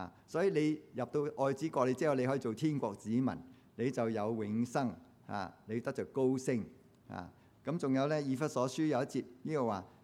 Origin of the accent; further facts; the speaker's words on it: Hong Kong; also born or lived in United States; now in Canada; 喺美國住咗好耐，我係美國人。我喺加拿大住咗廿幾年，我十幾年前已經做埋加拿大人。咁我又係香港，又係中國籍。